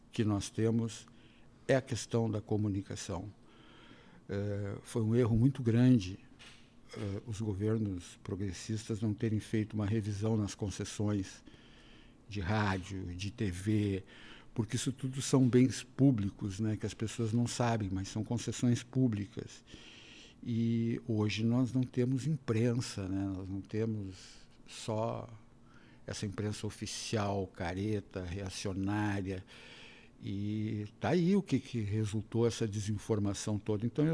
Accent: Cruz Alta, Rio Grande do Sul, Brazil; now in Porto Alegre, Brazil; Sou de Cruz Alta.

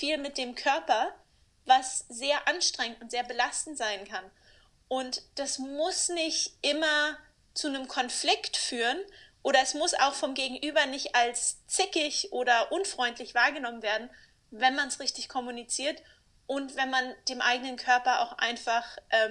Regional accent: Berlin, Germany; moved away as an adult; now in Vienna, Austria; ich bin 32 Jahre alt und bin gebürtige Berlinerin, wohne aber seit etwas mehr als einem Jahr mit meinem Partner in Wien.

